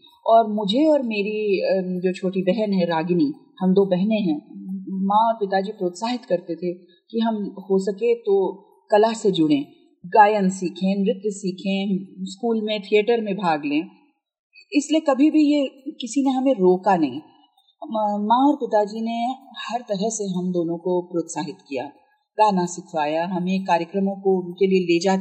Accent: Allahabad, Uttar Pradesh, India; मेरी पैदाइश और परवरिश इलाहाबाद में हुई।

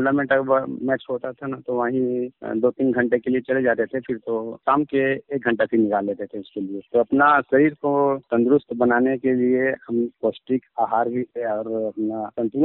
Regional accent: Sawatpur, Chhattisgarh, India; मैं सावतपुर post office Sargaon जिला मुंगेली छत्तीसगढ़ का निवासी हूं, और मैं एक कृषक हूं मैम। कृषक के साथ साथ साइकिल रिपेयरिंग का भी काम करता हूं। छोटा सा गांव है मेरा, 2500 जनसंख्या है, और सभी कृषि पर ही निर्भर है।

